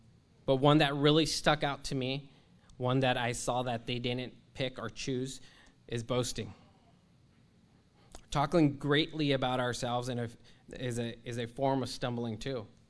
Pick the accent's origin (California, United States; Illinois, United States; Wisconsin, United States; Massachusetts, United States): California, United States; I grew up in California, and I grew up near the 605 freeway